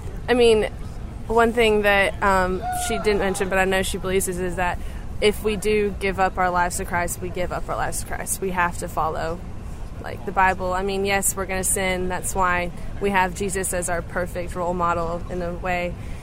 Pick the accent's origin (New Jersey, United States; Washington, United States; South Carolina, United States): South Carolina, United States; Greenville; Greenville, South Carolina.